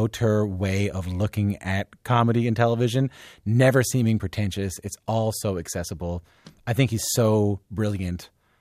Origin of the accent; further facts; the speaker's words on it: St. John's, Newfoundland and Labrador, Canada; I am from St. John's, Newfoundland.